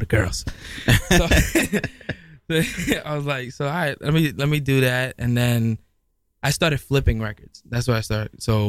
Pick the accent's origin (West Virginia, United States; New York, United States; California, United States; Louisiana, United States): New York, United States; I'm originally from the Bronx, man. BX stand up, uptown.